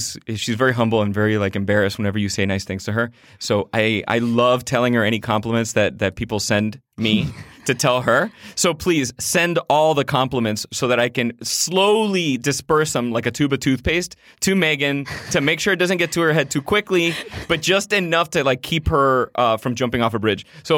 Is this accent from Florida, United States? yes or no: yes; Miami, Florida, United States; And the irony is, growing up in Miami, there's, like, 10 Mexican people in Miami.